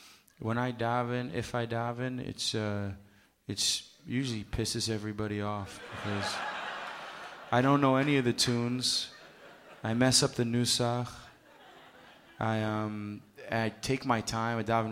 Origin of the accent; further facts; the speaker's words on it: White Plains, New York, United States; I'm from White Plains, New York, pretty much. That's where I grew up most of my life.